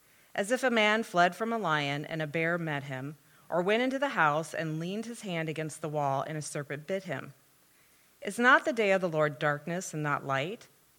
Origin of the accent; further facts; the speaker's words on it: Pekin, Illinois, United States; I grew up over in Pekin, so I was a big city girl to him. At 30,000 population, was a big city girl.